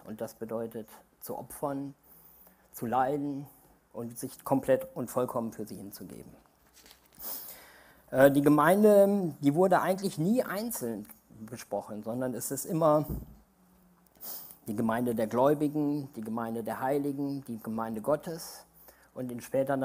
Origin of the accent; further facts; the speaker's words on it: Netherlands; German is a second language; Viele wissen es nicht, aber ich bin Holländer. Ich weiß, dass ich relativ gut Deutsch spreche. Ich bin katholisch aufgewachsen und ich musste früher immer in de Kerk, jedes Wochenende.